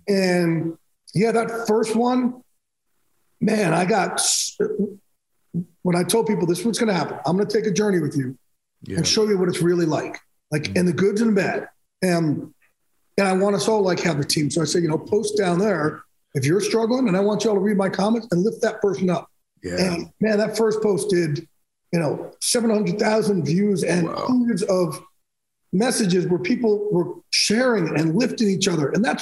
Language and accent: English; New Jersey, United States; I'm from Jersey Shore, so there's a lot of that going on.